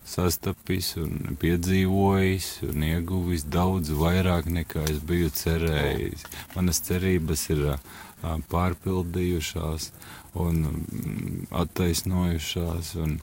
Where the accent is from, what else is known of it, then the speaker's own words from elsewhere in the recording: Cēsis, Cēsis Municipality, Latvia; Esmu audzis Cēsoinē, saknes ir man Latgalē.